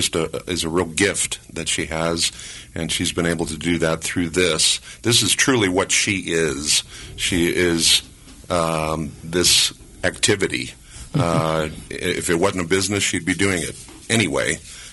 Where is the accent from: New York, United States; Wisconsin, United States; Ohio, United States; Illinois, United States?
Illinois, United States; Chicago; I'm from a little town north of here called Chicago. And growing up in Chicago, there's just this eternal glow over the city.